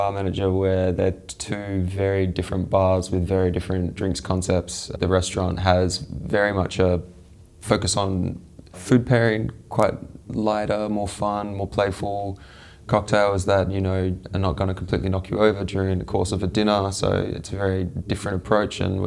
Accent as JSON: {"language": "English", "town": "Perth", "region": "Western Australia", "country": "Australia", "said": "I'm from Perth, West Australia."}